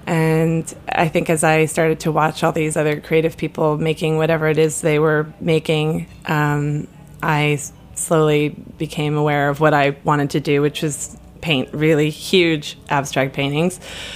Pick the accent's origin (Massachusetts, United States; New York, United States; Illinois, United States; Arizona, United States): New York, United States; And it was a completely different experience from growing up in Putnam County, New York.